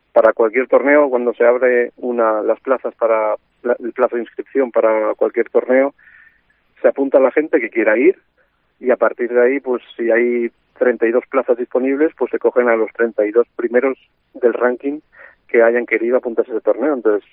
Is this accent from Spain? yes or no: yes; Asturias, Spain; Al principio solo se jugaba en Asturias, que es de donde soy